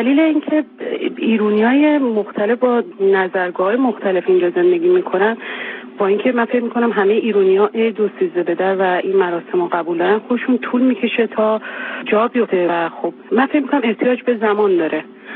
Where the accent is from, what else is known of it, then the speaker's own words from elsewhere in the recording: Iran; moved away; من خودم فکر میکنم به عنوان یه ایرانی که توی غربت زندگی میکنیم